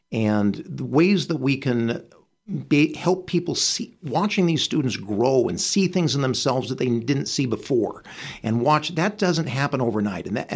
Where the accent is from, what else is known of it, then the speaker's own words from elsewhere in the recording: Salt Lake City, Utah, United States; I grew up in Salt Lake City.